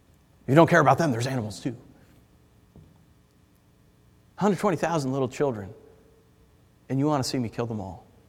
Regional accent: New York City, New York, United States; And I can say that with total, you know, unbiased because I'm a New Yorker.

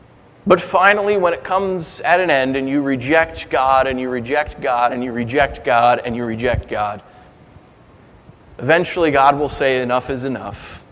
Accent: East Coast, United States; I'm from the East Coast and then the West Coast, and I just have a hard time calling it pop.

